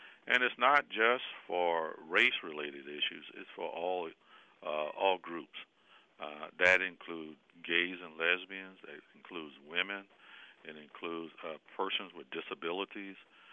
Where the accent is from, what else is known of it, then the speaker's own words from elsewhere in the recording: Savannah, Georgia, United States; in 1967, you know, growing up in Savannah.